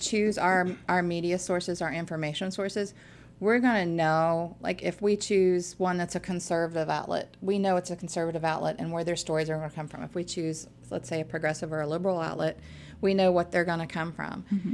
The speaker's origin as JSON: {"language": "English", "region": "West Virginia", "country": "United States", "said": "I'm originally from West Virginia."}